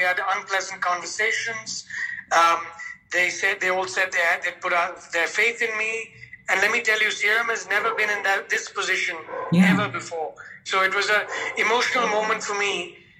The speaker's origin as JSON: {"language": "English", "country": "India", "said": "And after all, I am an Indian."}